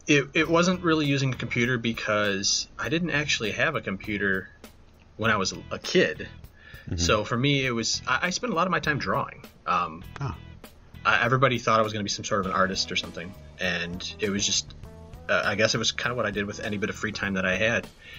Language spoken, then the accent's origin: English; Michigan, United States; I grew up in Michigan, United States, for anybody who's listening that's outside of the United States.